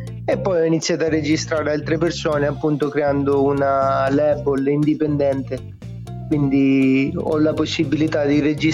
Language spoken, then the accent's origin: Italian; Piedmont, Italy; now in Paternò, Italy; ora come ora mi trovo a Catania, Paternò, luogo di nascita, sono piemontese